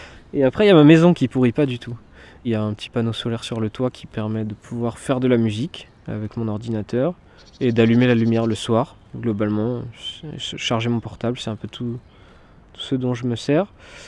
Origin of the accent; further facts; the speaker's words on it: Brittany, France; Moi, je suis breton, donc j'ai rien à faire là.